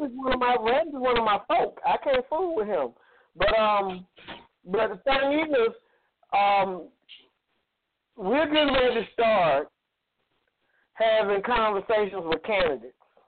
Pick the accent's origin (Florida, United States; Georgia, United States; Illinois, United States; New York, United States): Georgia, United States; I'm from Georgia. I'm just interested.